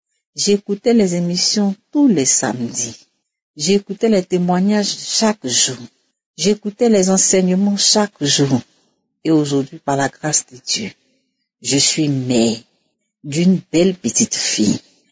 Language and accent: French; Côte d’Ivoire; now in Morocco; Je suis une Ivoirienne vivant au Maroc.